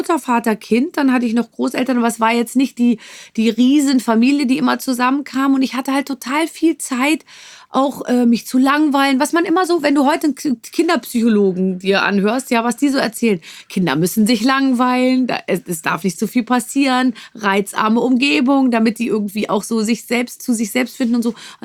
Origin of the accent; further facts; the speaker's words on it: Gröbenzell, Bavaria, Germany; also born or lived in Munich; Also ich bin geboren in München, dann haben wir erstmal 6 Jahre in München gewohnt und Gröbenzell ist so ein Vorort. Also es ist einfach einer der Vororte in München und so.